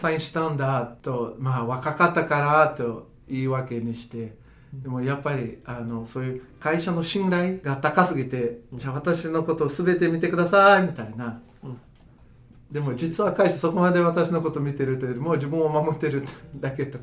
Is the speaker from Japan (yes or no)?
no; Brazil; だけど例えば僕ブラジル出身で、ブラジルで見た時に